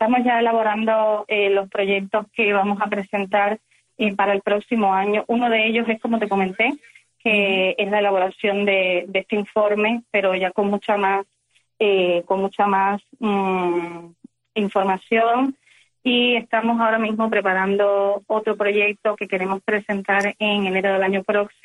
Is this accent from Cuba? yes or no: yes; Cuba; moved away as an adult; antes de venir al exilio, yo como joven cubana